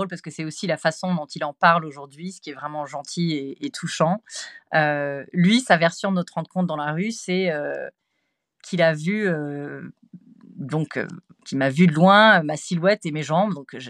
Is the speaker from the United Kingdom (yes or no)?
no; France; Une fois que je lui dis que je suis française, me parle en français.